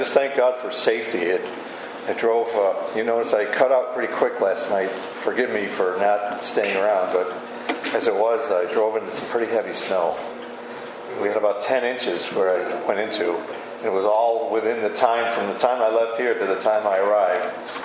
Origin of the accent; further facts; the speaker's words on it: New York, United States; Now, I'm from New York.